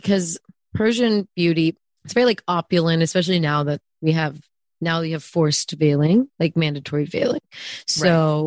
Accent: California, United States; So I am only from the Bay Area.

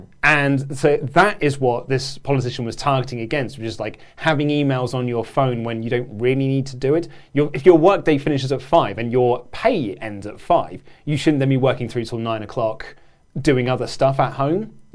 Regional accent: United Kingdom; Andy is the only one of us who is partly, we're just British.

